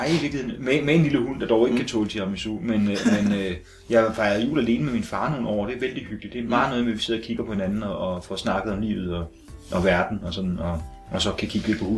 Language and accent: Danish; Region of Southern Denmark, Denmark; Og så er jeg jo sådan lidt fynbo